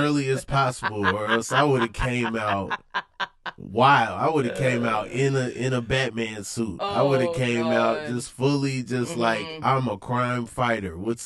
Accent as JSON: {"language": "English", "town": "Atlanta", "region": "Georgia", "country": "United States", "lives_now": "Los Angeles, United States", "said": "I've been in LA since 2019. Mm-hmm. But I'm from Atlanta."}